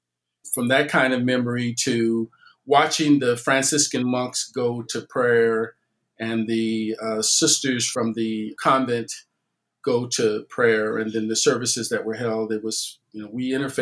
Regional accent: Chicago, Illinois, United States; I was actually born and raised in Bronzeville, and so it serves as a reference point for me.

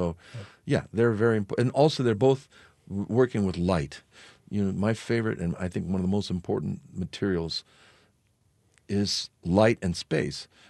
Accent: Seattle, Washington, United States; I would say the Chapel of St. Ignatius in my hometown of Seattle, and the Nelson Atkins Museum

